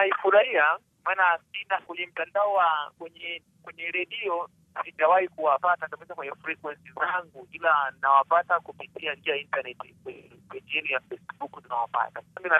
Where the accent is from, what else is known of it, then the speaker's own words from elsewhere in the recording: DR Congo; nasoma taarifa za habari za ulimwengu na hasa sana taarifa za nyumbani kwetu DRC.